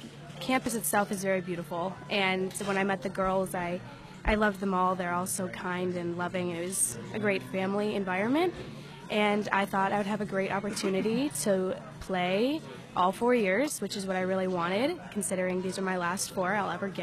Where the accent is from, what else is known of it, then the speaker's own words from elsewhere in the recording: Royal Oak, Michigan, United States; I am from the Royal Oak area. I played at Shrine.